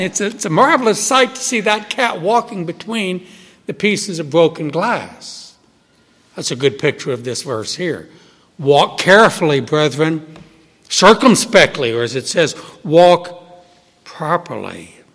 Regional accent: New Orleans, Louisiana, United States; But my memory goes back to my first 20 years growing up in New Orleans.

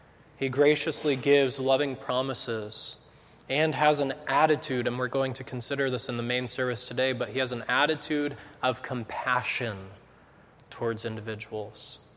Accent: New Hampshire, United States; growing up in New Hampshire, we lived in a neighborhood that was very much like growing up, I would say, in the 50s. Everybody knew each other. It was a small neighborhood.

